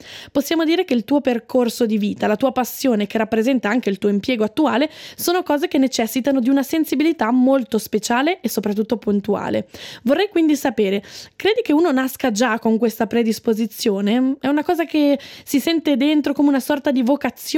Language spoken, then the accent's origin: Italian; Ticino, Switzerland; also born or lived in Graubünden; sono ticinese di base, ma a questo punto, dopo tanti anni passati in questo splendido territorio, anche un pochino grigionese d'adozione.